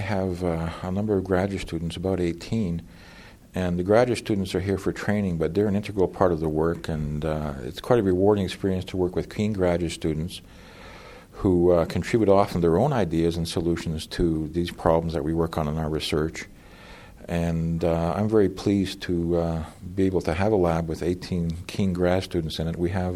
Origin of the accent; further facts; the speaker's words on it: Vancouver, British Columbia, Canada; now in Alberta, Canada; I grew up in Vancouver, and I did degrees at the University of British Columbia.